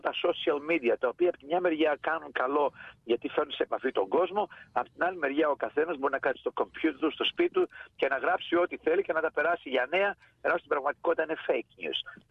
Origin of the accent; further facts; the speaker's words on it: Athens, Attica, Greece; moved away as an adult; now in Australia; Οι γονείς μου κατάγονται από την Ήπειρο και εγώ μεγάλωσα στην Αθήνα, συγκεκριμένα στο προάστιο της Πετρούπολης.